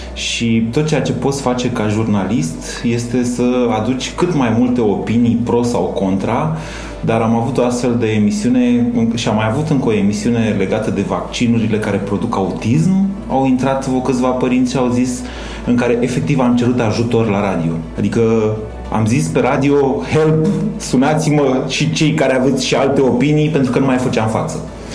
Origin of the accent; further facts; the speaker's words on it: Oltenia, Romania; el o să consideră că eu sunt un oltean puțin serios